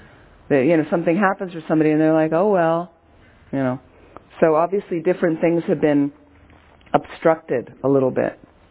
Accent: Philadelphia, Pennsylvania, United States; So if it's in the States and I say Philadelphia, well, now they have this context and they go, oh, okay.

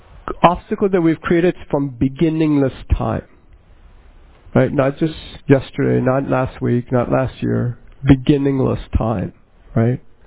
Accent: India; I grew up in India, so I didn't grow up, although I should amend that. But I spent my entire schooling in a Jesuit school with French and Belgian priests.

